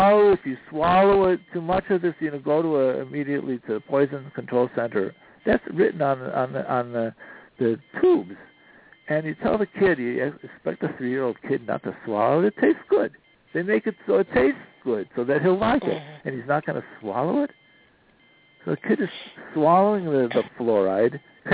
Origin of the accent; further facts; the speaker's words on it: Cleveland, Ohio, United States; Dr. Weston Price, who is a dentist, actually from my hometown, Cleveland, Ohio.